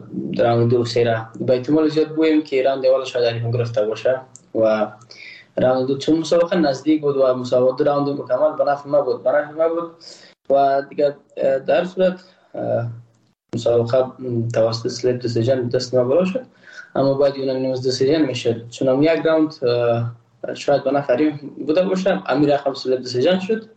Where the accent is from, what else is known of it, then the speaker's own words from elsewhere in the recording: Afghanistan; ما یک افغان هستم و اما یک ملت هستیم